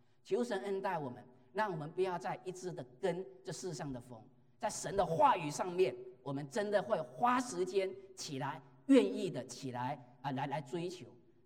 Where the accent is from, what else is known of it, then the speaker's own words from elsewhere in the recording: China; 我们中国人我们常说慈母严父，所以我们的这个中国的父亲的话